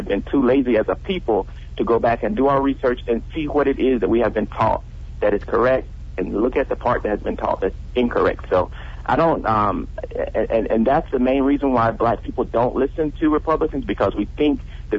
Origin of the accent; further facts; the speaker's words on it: Alabama, United States; Remember, I told you I grew up in Alabama, which was a very poor neighborhood that I grew up in.